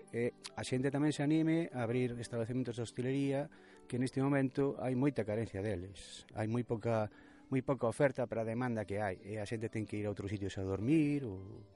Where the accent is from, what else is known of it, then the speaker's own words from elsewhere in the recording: A Coruña, Galicia, Spain; now in O Courel, Spain; Non, eu son da Coruña.